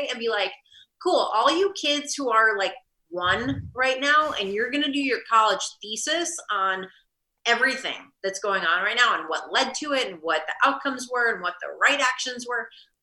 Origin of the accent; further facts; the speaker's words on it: Midwest, United States; And I'm going, and I'm from the Midwest, as you all remember.